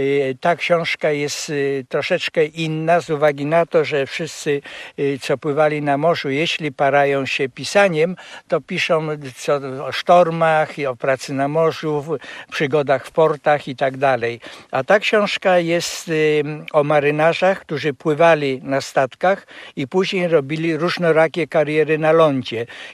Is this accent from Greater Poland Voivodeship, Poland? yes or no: no; Warsaw, Masovian Voivodeship, Poland; jestem urodzonym warszawiakiem, taki nieprzyszywany, tylko urodzony w Warszawie. Całą okupację w Warszawie przeżyłem, powstanie warszawskie również.